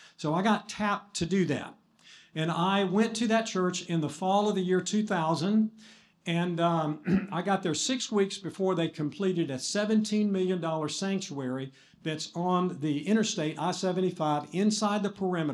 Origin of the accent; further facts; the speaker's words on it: Gadsden, Alabama, United States; I'm from Gadsden, Alabama.